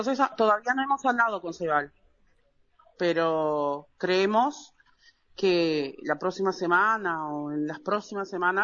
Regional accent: Rivera, Uruguay; now in Caraguatá, Uruguay; que es de donde somos con Yanni, vivimos en Caraguatá, pero somos de Rivera.

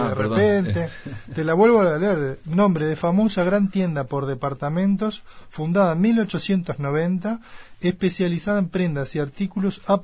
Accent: Uruguay; Que por eso los argentinos a nosotros cuando nos ven nos dicen, oh, bo, sí. Nos toman un poco el pelo por el bo.

